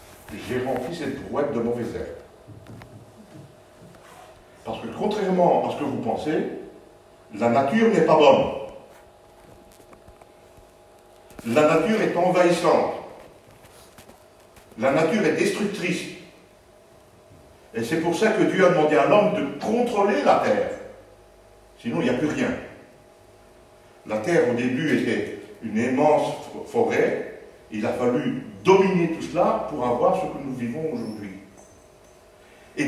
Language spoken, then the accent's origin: French; Charleroi, Wallonia, Belgium; Moi, j'ai grandi à Charleroi, je vous assure que j'ai vu la pollution qu'il y avait à Charleroi dans les années 60.